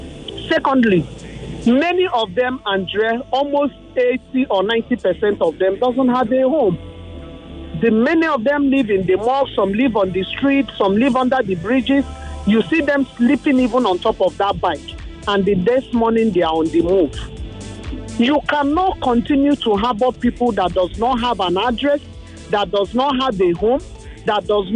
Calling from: Lagos Island, Lagos, Nigeria; I'm calling you from Lagos Island.

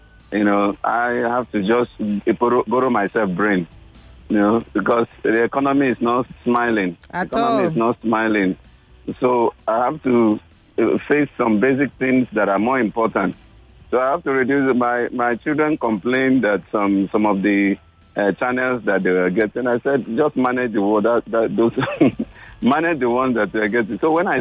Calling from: Ibeju-Lekki, Lagos, Nigeria; I'm calling from the Ibejileke Axis.

